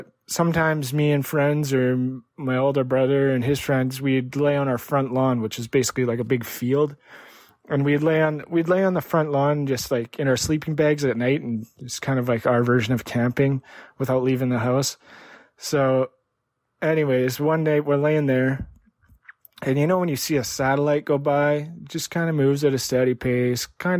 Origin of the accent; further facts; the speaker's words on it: Prince George, British Columbia, Canada; I grew up in Prince George, British Columbia, Canada. So that's a northern capital. And where we lived was on the northern edge of the city. It's a small city. At that time, it was maybe 70,000 people. And where we lived was on an acreage.